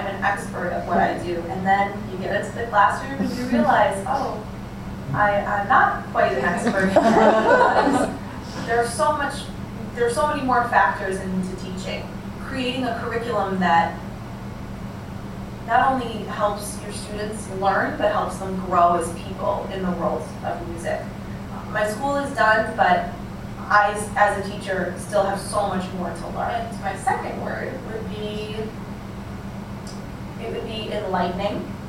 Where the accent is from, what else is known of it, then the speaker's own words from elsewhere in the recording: Syracuse, New York, United States; I grew up in Syracuse, New York, a wonderful town, but mostly suburbia.